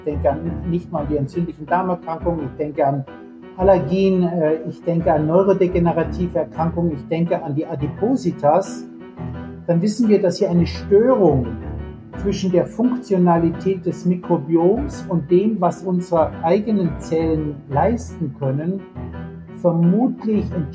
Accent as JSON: {"language": "German", "region": "Bavaria", "country": "Germany", "tie": "born or raised there", "lives_now": "Kiel, Germany", "said": "Ich bin aufgewachsen in Bayern, hatte früh Interesse an der Vielfalt der Tierwelt"}